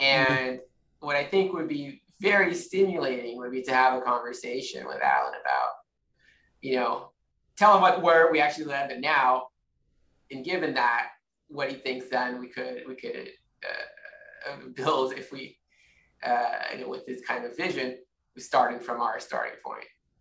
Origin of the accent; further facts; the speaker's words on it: Brazil; While I grew up in Brazil, and while I was there, I was very into computer gaming.